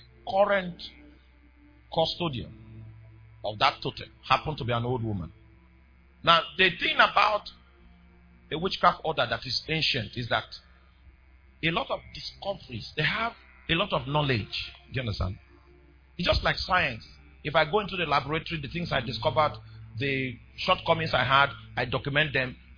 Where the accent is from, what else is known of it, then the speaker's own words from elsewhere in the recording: Kogi, Nigeria; You know, I'm from Kogi State.